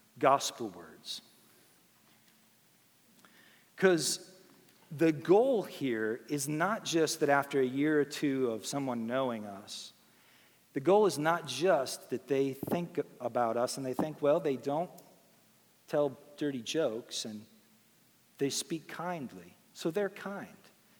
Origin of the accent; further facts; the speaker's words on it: California, United States; now in New York, United States; I grew up in California. And so a lot of times when people learn about that, they say, well, how'd you end up in New York?